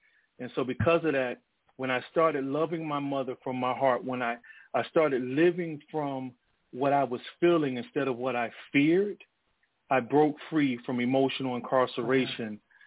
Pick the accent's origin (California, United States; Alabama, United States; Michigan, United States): Michigan, United States; Detroit; when I grew up in Detroit, you were at risk if you held a woman's hand in public